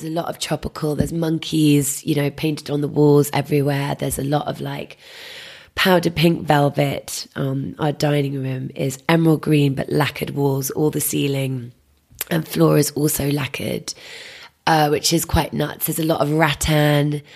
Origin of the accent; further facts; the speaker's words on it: Wandsworth, London, United Kingdom; I grew up in Wandsworth on a common, which was the most sensational thing because it was like basically having a park as your front garden, which was incredible.